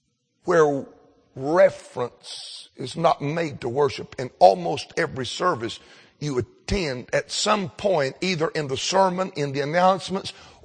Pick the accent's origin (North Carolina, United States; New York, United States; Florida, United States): North Carolina, United States; Mount Airy; A lot of people would call us hillbillies, but I figured out what we are. We're not hillbillies. We're Appalachian Americans. in Mount Airy, there's almost a church on every corner.